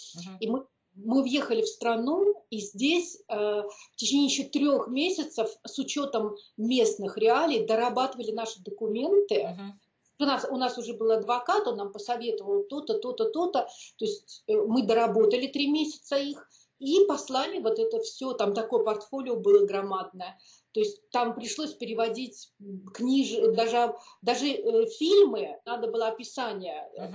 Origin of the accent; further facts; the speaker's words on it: Russia; привет, я из России, художник.